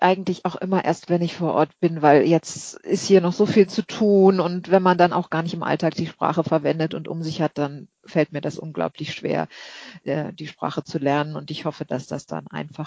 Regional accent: Berlin, Germany; now in Sydney, Australia; mir persönlich als Berlinerin

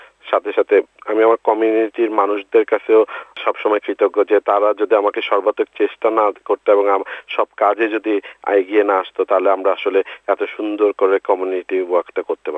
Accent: Bangladesh; আমার জানা মতে জি, আমি প্রথম বাংলাদেশি এই অ্যাওয়ার্ডটা পেয়েছি।

